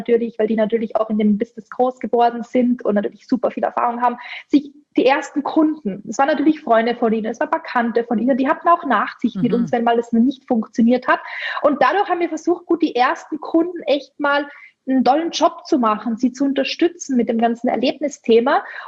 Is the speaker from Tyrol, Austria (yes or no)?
yes; Tyrol, Austria; Genau, also ich bin in den Kitzbüheler Alpen groß geworden. Also Tourismus pur von klein auf natürlich, 5 Minuten von der Gondelstation entfernt.